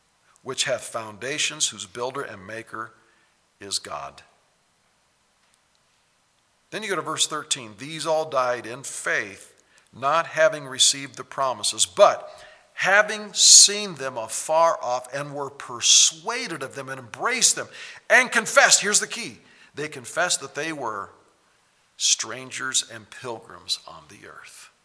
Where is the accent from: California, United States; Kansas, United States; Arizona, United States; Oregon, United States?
Kansas, United States; I'm a Kansan. That's my home state.